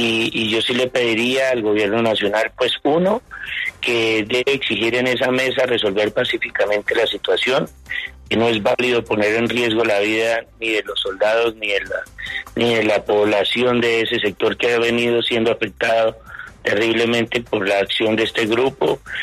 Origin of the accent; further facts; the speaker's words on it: Colombia; es muy importante que nos sumemos todos como colombianos para rechazar este hecho